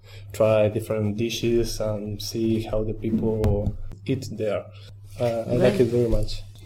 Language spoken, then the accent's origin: English; Argentina; English is a second language; Well, hello … from Argentina.